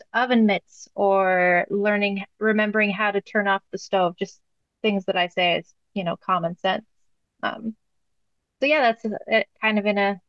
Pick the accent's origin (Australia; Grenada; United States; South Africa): United States; South Dakota; moved away as an adult; now in Sweden; Originally, I'm from South Dakota, but my husband whisked me away to Sweden.